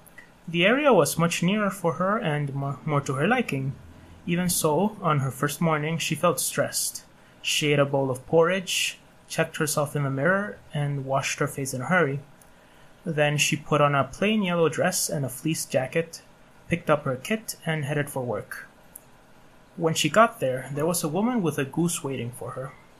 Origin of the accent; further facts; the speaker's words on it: Tegucigalpa, Francisco Morazán, Honduras; So, I was born in Tegucigalpa, the city, in the department of Francisco Morazan, Honduras. And I've never really spent that much time outside of the country.